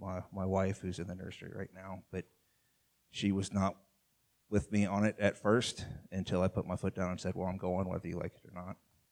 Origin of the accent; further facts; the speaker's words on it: Pickerington, Ohio, United States; I grew up in Pickerington, so not completely local, but pretty close.